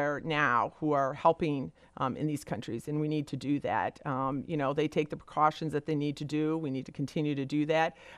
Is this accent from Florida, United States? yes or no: no; Byron Center, Michigan, United States; You know, I'm from Byron Center. We have a great school system there.